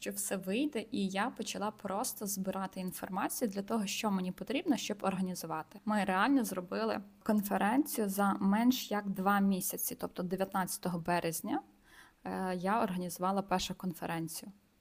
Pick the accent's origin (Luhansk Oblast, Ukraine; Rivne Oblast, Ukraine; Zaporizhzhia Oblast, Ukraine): Rivne Oblast, Ukraine; Rivne; бо я сама з Рівного, це маленьке містечко.